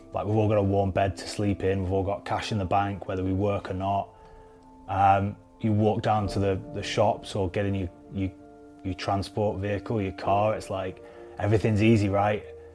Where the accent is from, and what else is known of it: Preston, North West England, United Kingdom